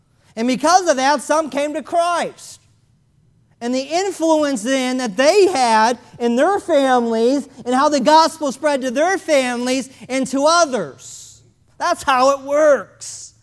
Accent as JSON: {"language": "English", "region": "Florida", "country": "United States", "tie": "born or raised there", "said": "Growing up in South Florida, I lived there from 1980 to 1990."}